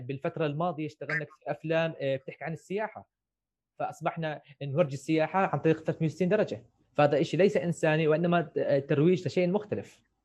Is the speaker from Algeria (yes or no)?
no; Jordan; ففي على سبيل المثال في بلدنا الأردن